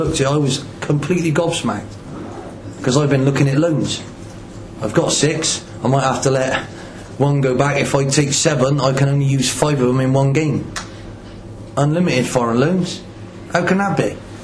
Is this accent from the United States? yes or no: no; Bristol, South West England, United Kingdom; I come from Bristol, you know, and to me that makes total sense.